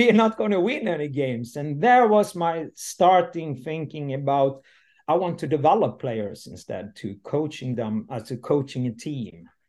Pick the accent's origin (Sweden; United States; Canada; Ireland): Sweden; Landsbro, Kronoberg County; English is a second language; My background is I'm coming from the South Sweden, from Småland. And today I'm 59 and I leave very early. The village I come from, Landsbro, and that is a hockey town